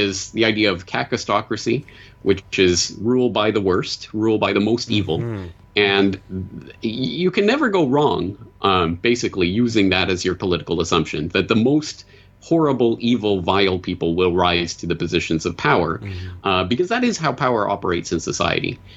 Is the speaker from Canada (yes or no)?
yes; Alberta, Canada; I grew up in Alberta, which is the Texas of the North